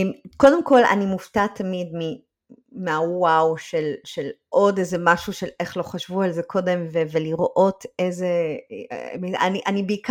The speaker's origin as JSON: {"language": "Hebrew", "country": "United States", "tie": "born or raised there", "said": "אני זוכרת את עצמי כילדה בארצות הברית"}